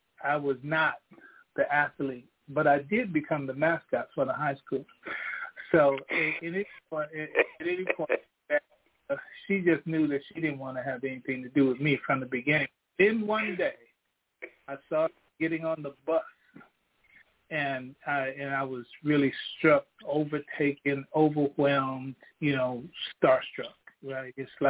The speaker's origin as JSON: {"language": "English", "town": "Denison", "region": "Texas", "country": "United States", "tie": "born there", "said": "I was born in Denison, Texas, and there's claims of fame there, but I'll leave them out. I was born in Denison, Texas in 1951"}